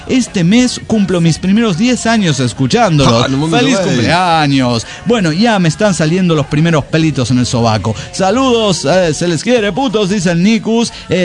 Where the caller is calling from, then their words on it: Cochabamba, Bolivia; de Cochabamba, Bolivia.